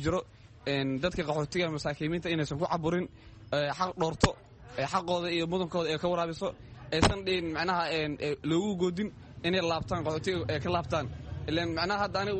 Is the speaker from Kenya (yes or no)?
yes; Kenya; Kenya ku dhashay oo ku barbaray iskool ku bagay